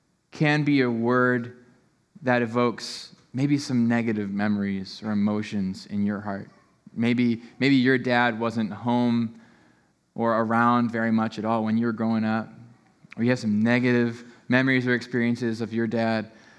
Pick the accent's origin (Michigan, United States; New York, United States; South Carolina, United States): Michigan, United States; I'm from Michigan, but I like using y'all, so how are y'all?